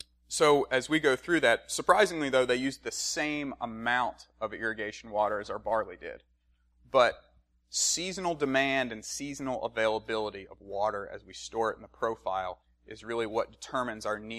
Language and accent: English; North Carolina, United States; growing up in North Carolina, you're always, when you go down to the low country, you see a lot of cucurbit production.